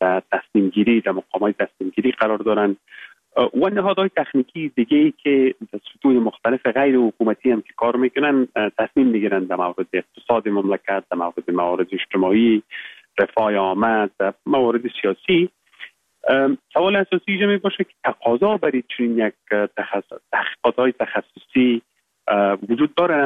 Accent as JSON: {"language": "Persian", "region": "Baghlan", "country": "Afghanistan", "tie": "born there", "also_born_or_lived": "Kabul / England", "moved": "as an adult", "said": "ما در ولایت بغلان متولد شدیم، یکی از ولسوالی های خوست و فرنگ نام دارد. صنف 7 مکتب یا صنف 8 مکتب و بعد در لیسه استقلال کابل درس خواندیم. زمینه تحصیل مساعد شد که بعد از صنف 12 بیایم به انگلستان،"}